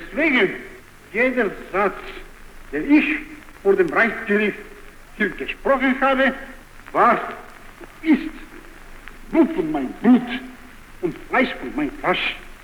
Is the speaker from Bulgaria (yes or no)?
yes; Bulgaria; German is a second language; durch meine Person als bulgarischer Angeklagter auf diese Anklagebank gewisse Zeitungen mein eigenes Volk angegriffen hat